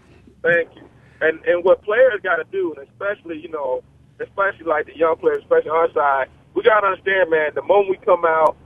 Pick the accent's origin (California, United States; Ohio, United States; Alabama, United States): Alabama, United States; Mobile; I mean, hey, I'm from Mobile.